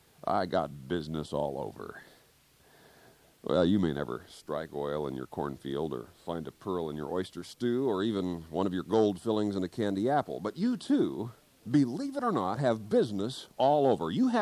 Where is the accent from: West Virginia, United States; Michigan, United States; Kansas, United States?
Kansas, United States; There was a certain old farmer back in the eastern part of my home state of Kansas